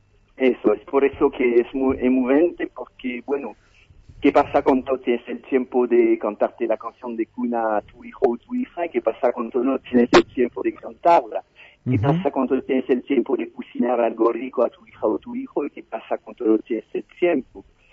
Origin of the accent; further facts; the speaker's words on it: France; Spanish is a second language; now in El Bolsón, Argentina; quizás soy un poco más argentino que francés ahora. Ajá. Hace 20 años que vivo en el Bolsón.